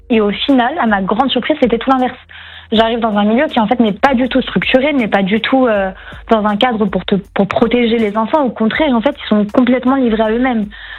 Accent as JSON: {"language": "French", "town": "Paris", "region": "Île-de-France", "country": "France", "said": "moi je suis de Paris, là j'étais en banlieue à bien 1h30, donc j'avais vraiment personne."}